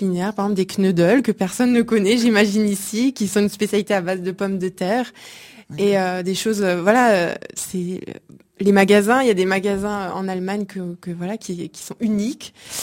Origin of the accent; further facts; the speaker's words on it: Grand Est, France; Moi, comme je l'ai dit, je suis lorraine d'origine, et plus précisément, je viens de la Moselle. Et encore plus précisément, ma ville natale était à la frontière allemande. On n'était pas loin du Luxembourg.